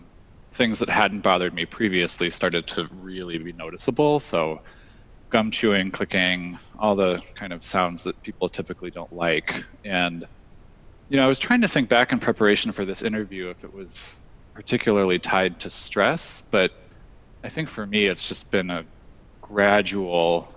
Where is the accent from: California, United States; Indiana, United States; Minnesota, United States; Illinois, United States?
Illinois, United States; Chicago; now in Pennsylvania, United States; Yeah, so I'm originally from Chicago, but currently I live in central Pennsylvania, in a pretty rural part of Pennsylvania.